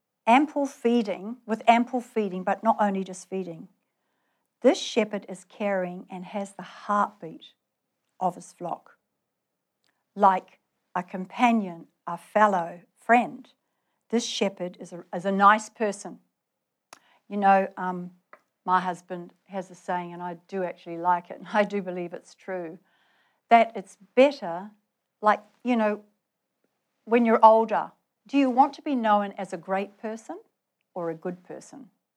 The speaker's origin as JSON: {"language": "English", "country": "New Zealand", "said": "I'm from New Zealand, so I know what it looks like when a shepherd is guiding his flock"}